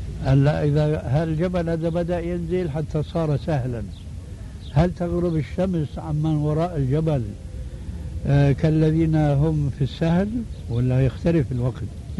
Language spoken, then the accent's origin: Arabic; Jordan; وزارة الأوقاف، فليس للأفراد هنا دخل، خاصة عندنا في الأردن